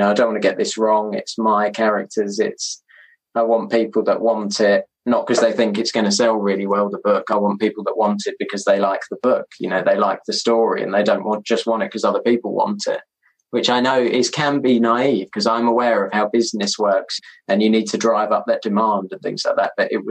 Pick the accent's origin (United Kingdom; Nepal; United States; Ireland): United Kingdom; London; And to me as well, growing up in London, it just seemed like this big open space.